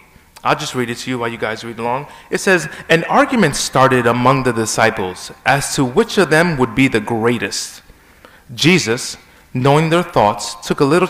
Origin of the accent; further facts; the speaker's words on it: New York City, New York, United States; I am born and raised in the Bronx. My father was from the beautiful island of Trinidad and Tobago. My mother is from the beautiful island of the Dominican Republic.